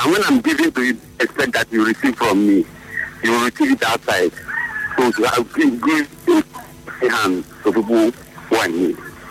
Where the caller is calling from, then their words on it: Nkoro, Rivers, Nigeria; I'm calling from Nkoro.